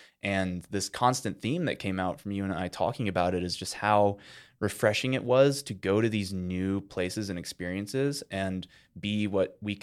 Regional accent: United States; I was in my home country that I feel the most confident in. I speak the language. I know the culture.

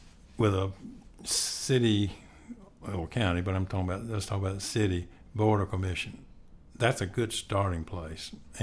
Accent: Raleigh, North Carolina, United States; Well, growing up in Raleigh and loving NC State, my dad went to NC State.

